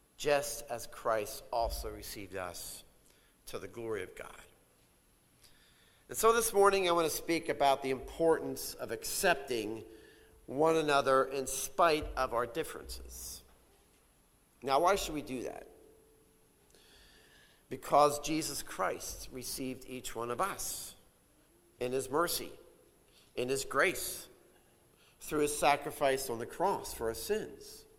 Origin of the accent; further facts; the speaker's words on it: Souderton, Pennsylvania, United States; It was at an old furniture factory in my hometown of Souderton.